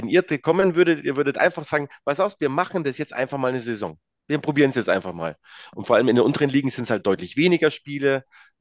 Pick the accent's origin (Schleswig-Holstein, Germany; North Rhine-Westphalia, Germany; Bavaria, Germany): Bavaria, Germany; Edelshausen; so 500 Seelendorf, Edelshausen, meine Hut.